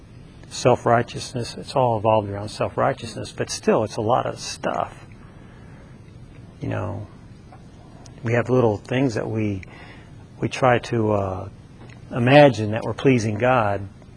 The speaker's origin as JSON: {"language": "English", "town": "St. Louis", "region": "Missouri", "country": "United States", "tie": "born or raised there", "said": "Plus, I grew up in St. Louis, so."}